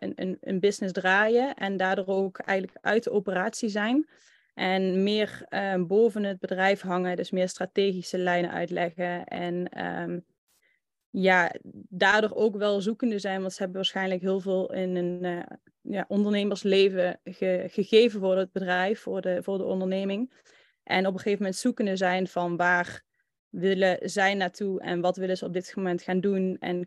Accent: Limburg, Netherlands; En ik kom uit Limburg. Dat zal je misschien horen aan mijn accent.

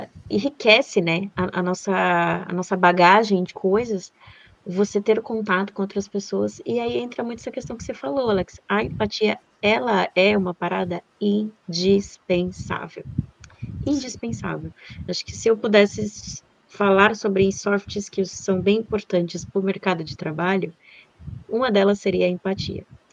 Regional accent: Alagoas, Brazil; now in São Paulo, Brazil; eu sou nordestina, sou de natural de Alagoas, mas eu já moro em São Paulo há 16 anos.

